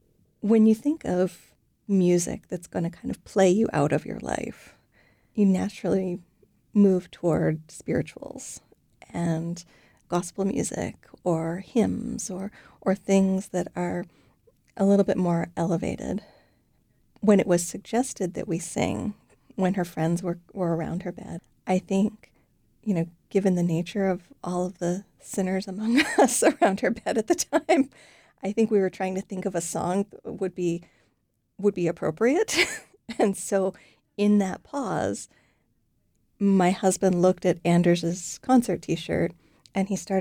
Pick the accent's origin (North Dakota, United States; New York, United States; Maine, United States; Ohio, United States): Maine, United States; now in Hallowell, United States; I was raised in Aroostook County, but I live in Hollowell now.